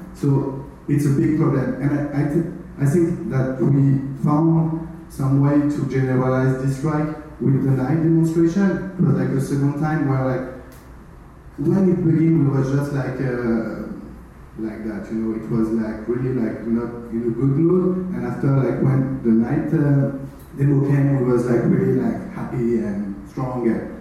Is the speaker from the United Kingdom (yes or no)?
no; France; English is a second language; And I'm from France originally. When I was younger, there was a lot of strike, like every year.